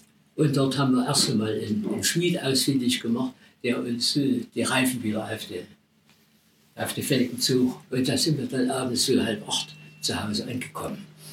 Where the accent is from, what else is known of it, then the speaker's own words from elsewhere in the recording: Chemnitz, Saxony, Germany; bin aufgewachsen in Chemnitz, Bonner, auf der Sandstraße 57.